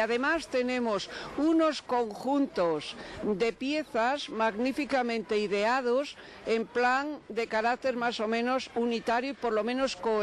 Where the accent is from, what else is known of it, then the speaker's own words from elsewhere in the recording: León, Castile and León, Spain; Pero yo, como leonesa, no puedo por menos de olvidar que aquí tenemos una parte del tesoro